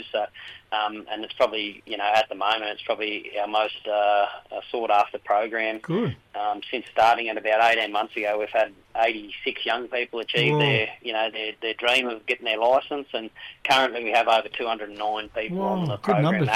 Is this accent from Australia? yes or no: yes; Hillston, New South Wales, Australia; now in Wodonga, Australia; I'm a proud Wiradjuri man. I'm from Hilston in central New South Wales there, and lucky enough to live down here on Albury Wodonga. I'm on the Wodonga side, so on Dutaroa country down here. Yeah, live around Wodonga way.